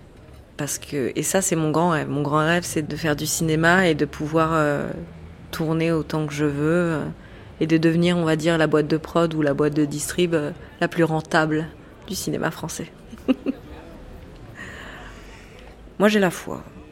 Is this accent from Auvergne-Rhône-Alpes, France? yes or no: no; Paris, Île-de-France, France; Alors que je suis parisienne.